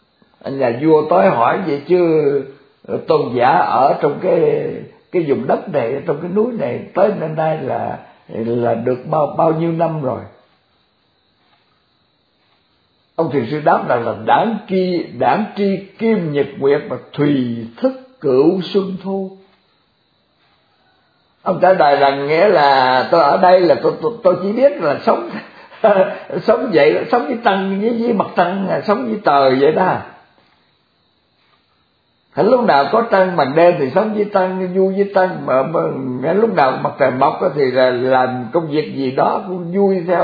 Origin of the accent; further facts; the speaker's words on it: Mekong Delta, Vietnam; mà ở đất Sài Gòn cũng như là ở đất miền Tây, bởi vì quê tôi ở miền Tây mà.